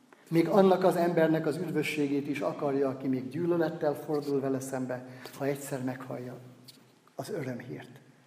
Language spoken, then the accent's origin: Hungarian; Sárospatak, Borsod-Abaúj-Zemplén, Hungary; Sárospataki vagyok, tehát a Tokaj hegy alja és a bor, az az életünkhöz, a napi életünkhöz hozzátartozott gyerekkoromtól kezdve